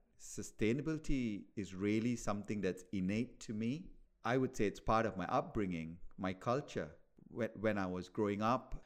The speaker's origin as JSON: {"language": "English", "town": "Kuala Lumpur", "region": "Federal Territory of Kuala Lumpur", "country": "Malaysia", "tie": "born or raised there", "said": "So when I was a little boy growing up in Kuala Lumpur, where I'm from, Kuala Lumpur in Malaysia"}